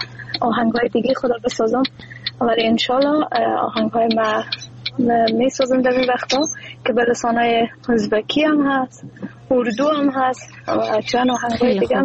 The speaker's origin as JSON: {"language": "Persian", "country": "Afghanistan", "first_language": "Dari", "said": "زبان مادری ما دری است"}